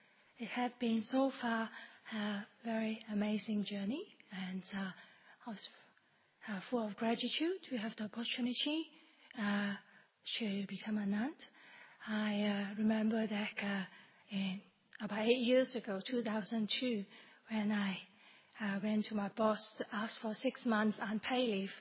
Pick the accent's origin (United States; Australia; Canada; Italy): Australia; Perth, Western Australia; I'm from Perth as well, and work in Perth, study in Perth.